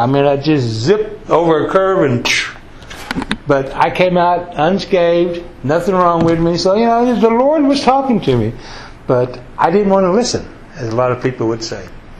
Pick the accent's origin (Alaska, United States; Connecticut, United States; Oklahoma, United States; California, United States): Oklahoma, United States; But I grew up, born and raised in Oklahoma. I'm a country boy from Oklahoma, and my dad was a full-blood American Creek Indian. My mom was white.